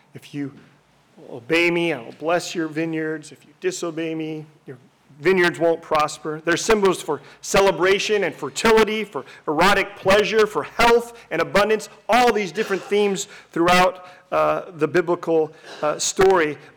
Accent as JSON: {"language": "English", "town": "Livermore", "region": "California", "country": "United States", "tie": "born or raised there", "said": "These rows and rows of gnarly, verdant vines have been cultivated in my hometown since Robert Livermore moved there and planted the first vine in 1840."}